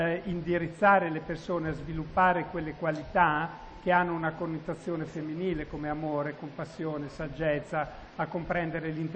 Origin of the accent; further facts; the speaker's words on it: Iran; sono iraniana, i miei genitori sono iraniani, veniamo dall'Iran, per cui sono cresciuta al di fuori del mio posto, della mia cultura, in esilio